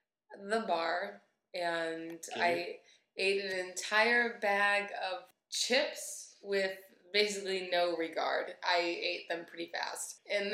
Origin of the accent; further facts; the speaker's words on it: Massachusetts, United States; So, when I got to college, so I'm from Western Massachusetts, and...